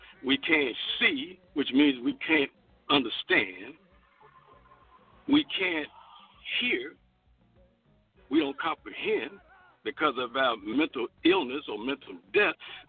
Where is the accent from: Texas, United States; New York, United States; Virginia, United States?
Virginia, United States; I remember growing up in Gilpin Court, and you may remember this, brother.